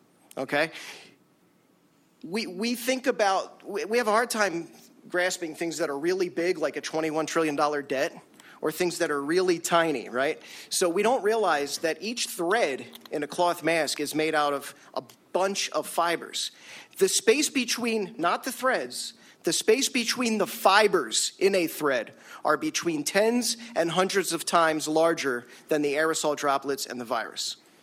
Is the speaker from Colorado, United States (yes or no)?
yes; Denver, Colorado, United States; from Denver.